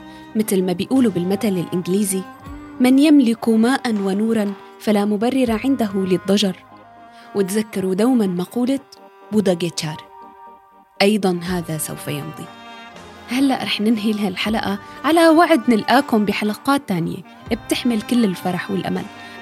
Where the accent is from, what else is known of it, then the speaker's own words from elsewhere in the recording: Syria; عرفت إنه نحن من سوريا وجينا من اسطنبول كرمالهم